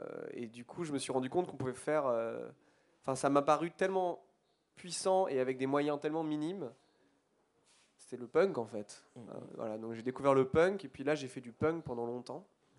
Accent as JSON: {"language": "French", "town": "Strasbourg", "region": "Grand Est", "country": "France", "tie": "born there", "said": "Je suis né à Strasbourg."}